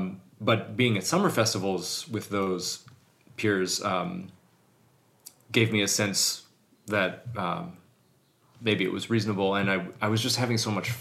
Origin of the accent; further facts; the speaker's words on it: Rochester, New York, United States; And I grew up in Rochester, where Eastman is.